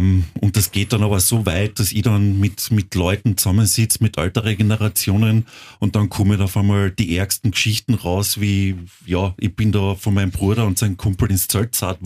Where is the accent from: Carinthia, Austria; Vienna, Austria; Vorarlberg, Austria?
Carinthia, Austria; ich komme aus Kärnten und wo ich 10 Jahre alt war, hat man noch behindert ein Schimpfwort gesagt.